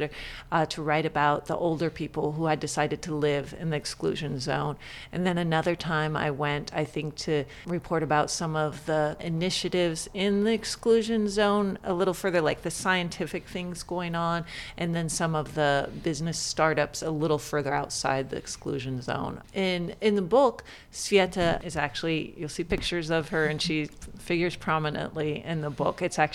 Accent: California, United States; I didn't, you know, I'm from California, I'm lost.

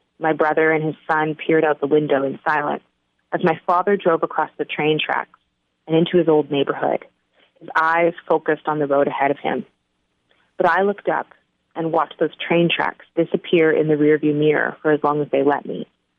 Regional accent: Canada; I was born here. I'm Canadian. My parents are American.

